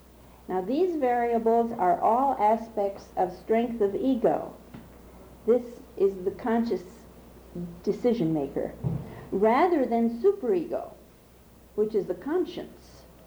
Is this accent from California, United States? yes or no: yes; Thousand Oaks, California, United States; I'm from Thousand Oaks, California.